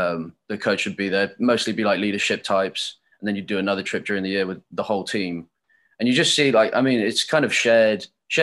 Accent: London, United Kingdom; now in United States; I grew up in London.

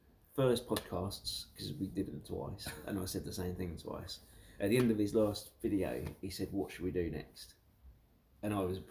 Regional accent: United Kingdom; And being British, we have a ridiculous amount of natural patriotism

